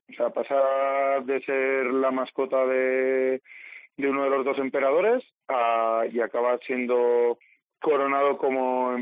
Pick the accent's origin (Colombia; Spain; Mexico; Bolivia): Spain; Navarre; se está enterando ahora la gente de que somos los navarros